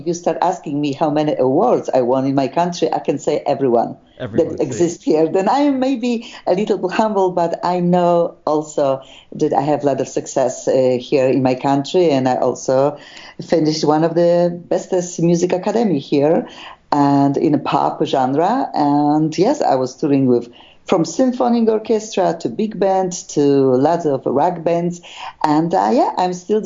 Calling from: Gliwice, Silesian Voivodeship, Poland; Yes, I am right now in my hometown in Gliwice, very close to Silesia, 1 hour from Krakow

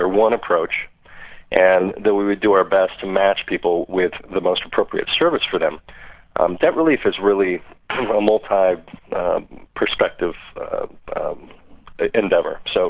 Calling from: Seattle, Washington, United States; Seattle, Washington.

